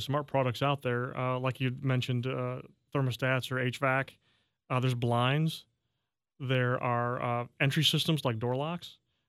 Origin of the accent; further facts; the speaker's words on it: St. Joseph, Missouri, United States; I think Scott and I have similar beginnings, both born and raised in St. Joe.